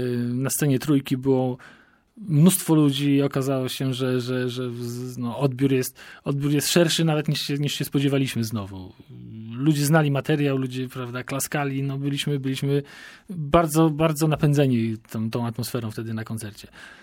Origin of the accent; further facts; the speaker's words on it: Warmian-Masurian Voivodeship, Poland; now in Gdańsk, Poland; Ja w ogóle pochodzę z Mazur, a więc ja jako jedyny jakby jestem tutaj przyjezdny i mieszkam w Gdańsku